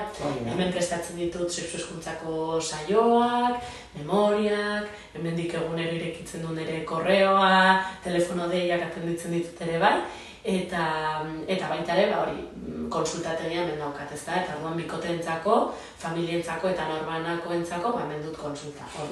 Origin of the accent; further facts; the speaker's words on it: Navarre, Spain; born there; jaiotzez ni Baldorbakoa naiz berez